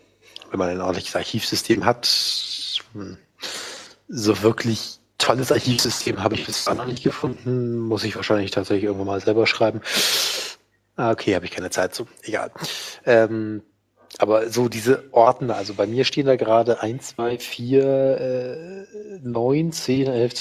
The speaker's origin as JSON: {"language": "German", "region": "West Germany", "country": "Germany", "said": "Und es sind auch keine Stasi-Akten, ich bin Wessi."}